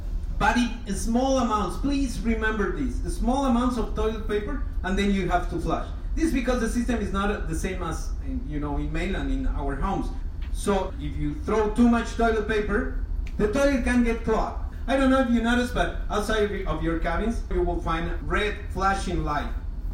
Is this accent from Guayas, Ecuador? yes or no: no; Quito, Pichincha, Ecuador; I'm originally from Quito.